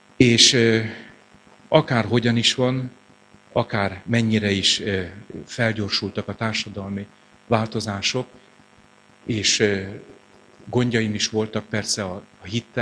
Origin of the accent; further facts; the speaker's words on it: Békéscsaba, Békés, Hungary; born there; Nagy családban nőttem föl, néhányan már tudjátok. 11. gyermekként fogadott be édesanyám, akkor még Békés Csabán egy szobás lakásban laktak, ha nyárvégi színem van, de nem roma családba születtem